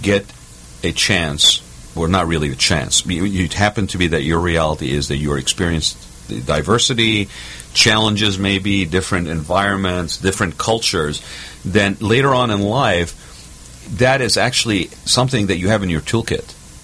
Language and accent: English; Kuwait; When I was growing up in Kuwait, we had conflict is always going on around there.